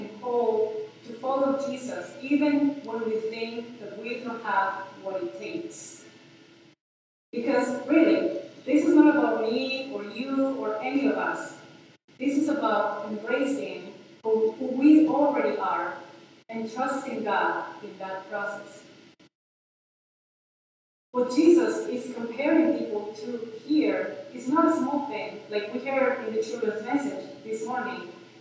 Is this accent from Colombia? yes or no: yes; Colombia; English is a second language; moved away as an adult; now in United States; Growing up in Colombia, I didn't know about Mr. Rogers until I was an adult and moved here.